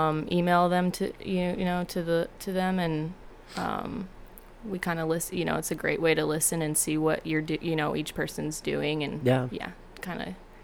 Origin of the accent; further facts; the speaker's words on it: Wichita, Kansas, United States; Wichita, Kansas.